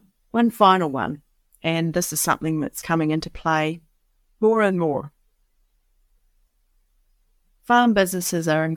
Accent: New Zealand; I don't know if that's a Kiwiism or not, because I'm originally from New Zealand

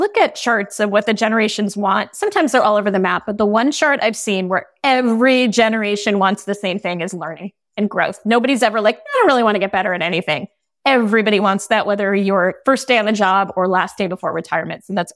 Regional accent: East Coast, United States; I remember in the 80s, I grew up on the East Coast.

